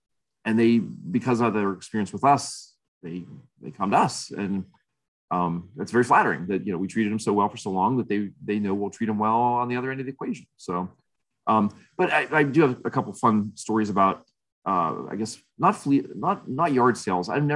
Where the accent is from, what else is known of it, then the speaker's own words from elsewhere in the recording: Ellwood City, Pennsylvania, United States; And this is in Elwood City where we have a store. That's my hometown. So as you can imagine, Elwood City, just a small town.